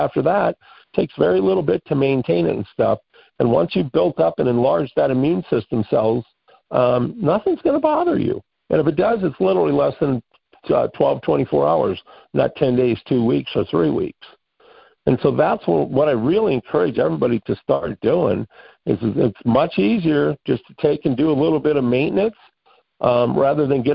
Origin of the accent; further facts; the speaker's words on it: Miles City, Montana, United States; right here in my hometown of Mile City